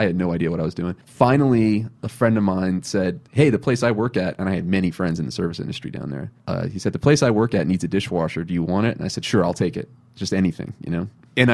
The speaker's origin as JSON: {"language": "English", "town": "New Orleans", "region": "Louisiana", "country": "United States", "tie": "born or raised there", "said": "Growing up in New Orleans, the T's are sometimes pronounced as D's."}